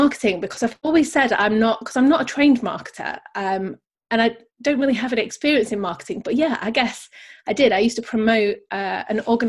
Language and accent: English; North West England, United Kingdom; I'm originally from, I was born in Manchester. Everybody knows Manchester from Manchester United … a lot of the … a lot of the big bands. But I kind of grew up just outside of Manchester, kind of like more in the countryside.